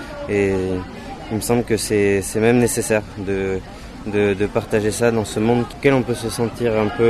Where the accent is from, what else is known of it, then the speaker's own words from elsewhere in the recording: Pau, Nouvelle-Aquitaine, France; J'ai 25 ans, je suis originaire du Béarn, donc de Pau plus précisément. Je suis paroissien dans le centre-ville à Saint-Jacques.